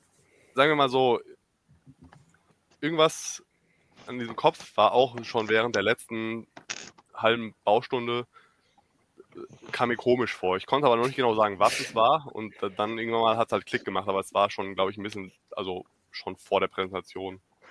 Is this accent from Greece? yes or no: yes; Greece; weil, naja, ich als Grieche kann ja Marmor sehr gut, Marmorstatuen immer.